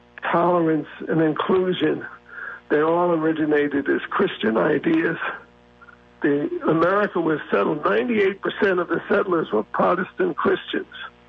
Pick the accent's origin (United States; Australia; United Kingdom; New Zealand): United States; And I'm an American.